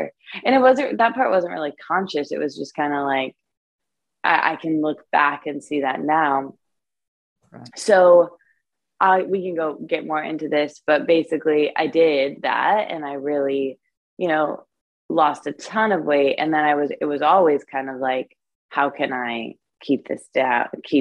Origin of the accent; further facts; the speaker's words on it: Michigan, United States; I grew up in Michigan, and it's a in the Midwest of America, in like a small town.